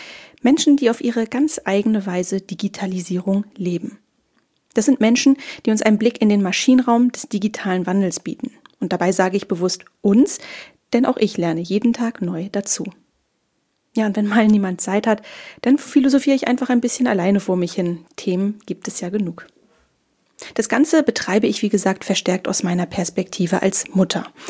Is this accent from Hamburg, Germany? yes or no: yes; Hamburg, Germany; ich bin ein echtes Nordlicht, geboren und aufgewachsen in Hamburg, der Stadt, der ich bis heute treu geblieben bin